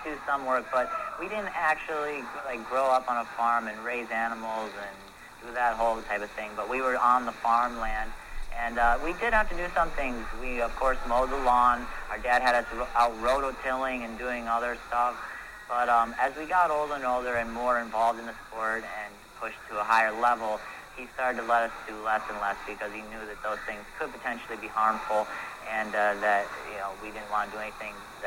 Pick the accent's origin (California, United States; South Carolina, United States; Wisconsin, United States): Wisconsin, United States; Waukesha; We grew up on the farm. We, you know, we're from Waukesha and are very proud to be from Wisconsin.